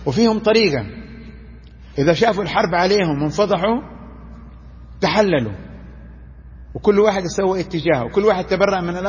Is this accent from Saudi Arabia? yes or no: yes; Saudi Arabia; هذه الجماعة سيطرت على التعليم عندنا في السعودية 60 سنة، يعني تربينا عليها صح؟